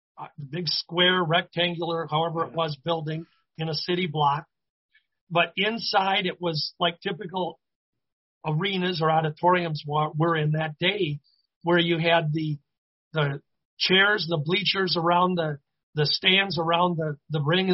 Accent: Minneapolis, Minnesota, United States; even my hometown of the Twin Cities

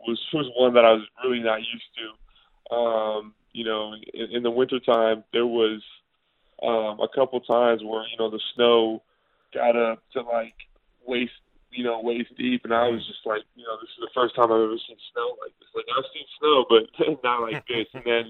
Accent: Richmond, Virginia, United States; growing up in Richmond and being around a lot of, you know, different types of people, different races, religions.

